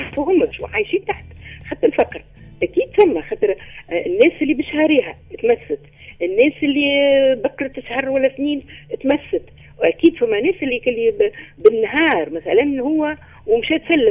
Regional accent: Tunisia; وفما عندنا في تونس أماكن

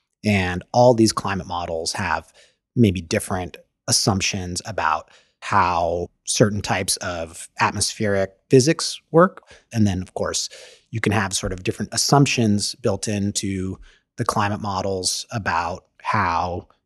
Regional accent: Fairbanks, Alaska, United States; I'm from Fairbanks, Alaska.

